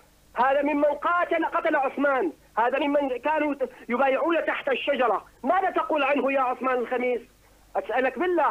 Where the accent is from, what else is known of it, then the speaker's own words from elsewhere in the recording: Damascus Governorate, Syria; وأنا من أبناء سوريا من أبناء حي الأمين أقيم في نفس المنطقة.